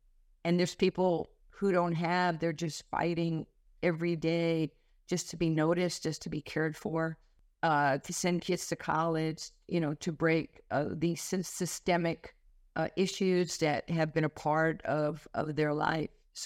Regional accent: New York City, New York, United States; Well, the safest place in the world for me growing up in New York City was to be on a basketball court.

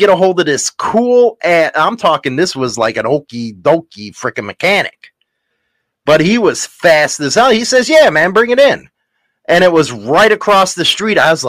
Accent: Chicago, Illinois, United States; You know, I'm from Chicago. I see the Sears Tower. I'm all right.

